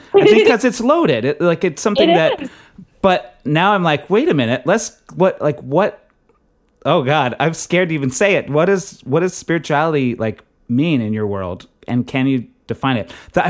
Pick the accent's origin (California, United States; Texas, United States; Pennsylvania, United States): Texas, United States; like I grew up in Texas in the 80s.